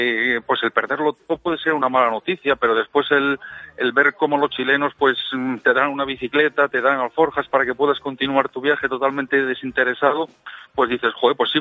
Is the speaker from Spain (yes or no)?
yes; Avilés, Asturias, Spain; cuando estaba en mi último viaje desde Avilés, que yo soy de Avilés asturiano